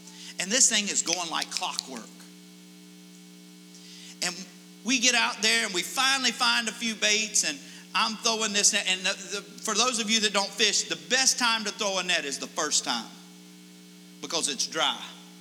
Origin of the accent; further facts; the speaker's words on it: Panama City Beach, Florida, United States; It's where I grew up in Northwest Florida. It's Panama City Beach.